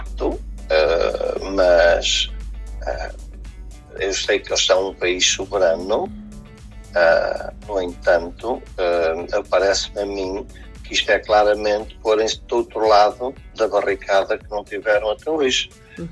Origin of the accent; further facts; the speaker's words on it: Portugal; enquanto português, enquanto europeu, enquanto cidadão do mundo ocidental